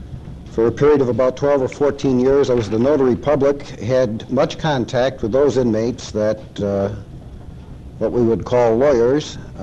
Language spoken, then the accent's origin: English; Attica, New York, United States; Attica, New York.